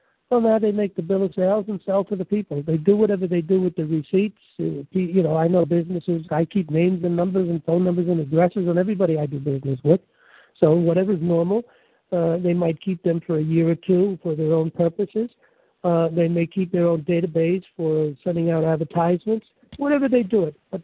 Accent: New York City, New York, United States; believe me, I come from New York City.

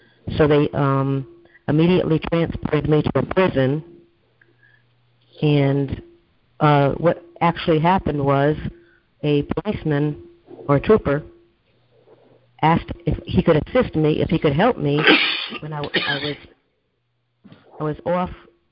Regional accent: Connecticut, United States; I'm from Connecticut.

